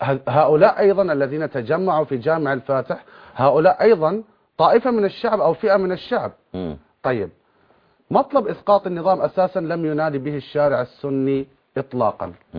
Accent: Bahrain; احنا كشعب بحريني استغربنا مثل هذه المطالب.

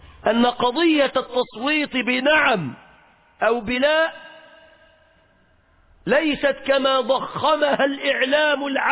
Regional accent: Egypt

